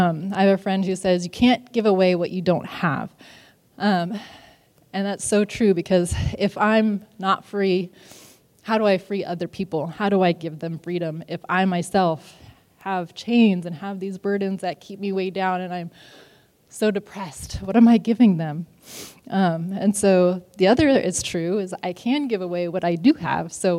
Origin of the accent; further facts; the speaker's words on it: Pratt, Kansas, United States; This is my family farm that I grew up in Pratt.